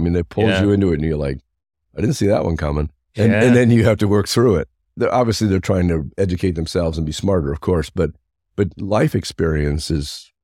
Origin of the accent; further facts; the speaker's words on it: Florida, United States; moved away; also born or lived in Texas; I grew up in Florida, and then Texas was a little stopover and came here. I would tell you I'm going to never move to Indiana, but I got transferred with a company and they moved me here